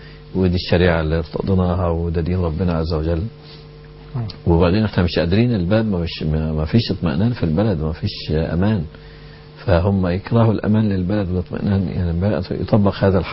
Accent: Egypt; احنا كمصريين عاطفيين

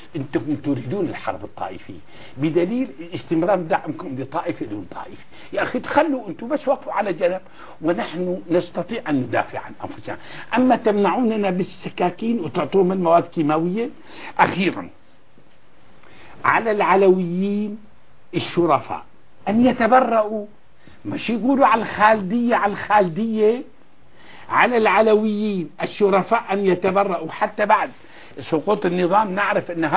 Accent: Bahrain; وكذلك عندنا في البحرين

